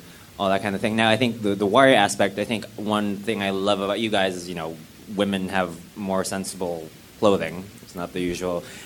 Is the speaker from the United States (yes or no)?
no; Canada; just because I'm from Canada, so Canada, we can get married.